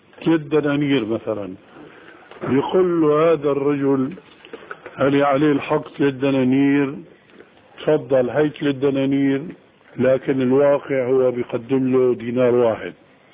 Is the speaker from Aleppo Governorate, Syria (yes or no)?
no; Damascus, Damascus Governorate, Syria; عندنا في دمشق في اربعه محاريب